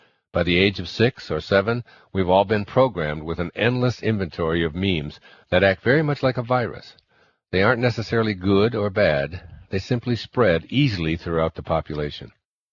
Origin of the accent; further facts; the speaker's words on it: Midwest, United States; born or raised there